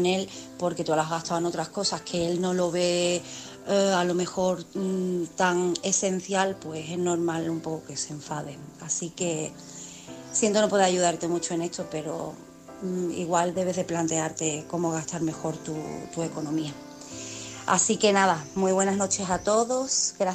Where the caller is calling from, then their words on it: Cádiz, Andalusia, Spain; corresponsal de Cádiz